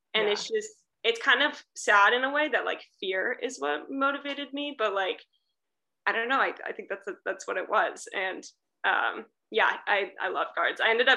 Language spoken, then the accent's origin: English; California, United States; I mean, I am from Northern California, so I think it's way more of a thing in Southern California.